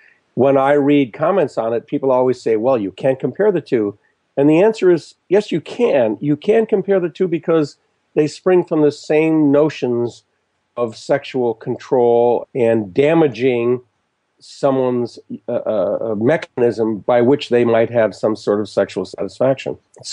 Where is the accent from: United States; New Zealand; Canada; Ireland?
New Zealand; born there; I am a New Zealander by birth. I went to university there in my late teens, and I visit there frequently. And in fact, in 3 days, I will be in my native land again.